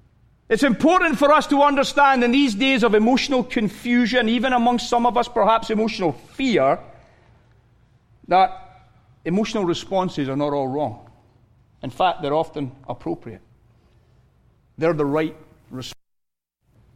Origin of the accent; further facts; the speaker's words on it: Scotland, United Kingdom; I'm Scottish